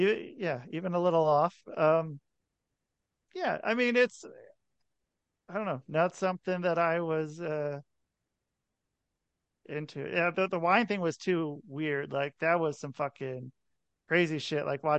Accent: United States; But what can I, as an American, say? I, as American, I guess, could say kind of whatever.

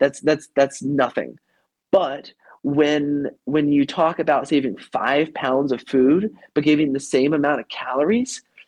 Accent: Idaho, United States; I grew up in Idaho with, you know, there's this range called the Sawtooth Range there

